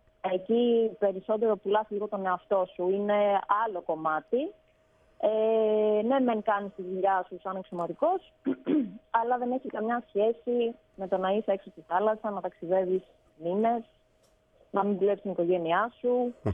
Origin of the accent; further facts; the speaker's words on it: Trikala, Thessaly, Greece; Είμαι από τα Τρίκαλα